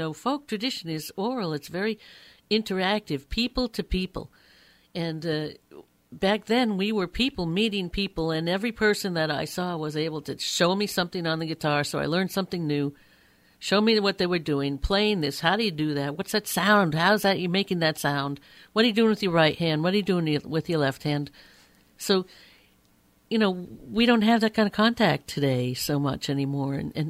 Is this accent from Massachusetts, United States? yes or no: yes; Lexington, Massachusetts, United States; I grew up in Lexington, by the way, in Massachusetts. That's why I was influenced by that old Boston-Cambridge place